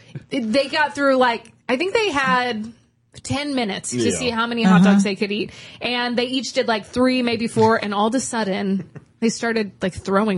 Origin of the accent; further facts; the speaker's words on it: Walton, Indiana, United States; In my hometown, the 4th of July, of July is like Walton, Indiana's holiday.